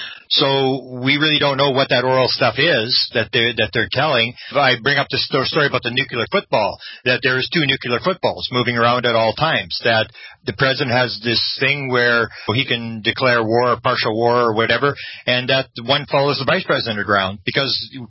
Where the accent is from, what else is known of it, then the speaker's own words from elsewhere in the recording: Canada; and I'm a Canadian